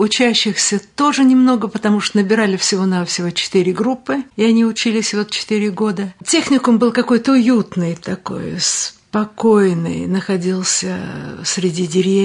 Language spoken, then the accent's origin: Russian; Stalingrad, Volgograd Oblast, Russia; И мы вот из Сталинграда.